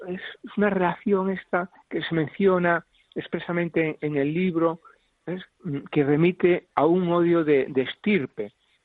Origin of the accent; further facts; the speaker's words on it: Galicia, Spain; now in Ourense, Spain; Yo no soy de Ourense, de la ciudad, quiero decir. Yo soy de una aldea, sí, 80 kilómetros... Y nunca había vivido en Ourense de una forma regular, estable, hasta el año 2011. Yo estoy viviendo en esta ciudad desde el año 2011.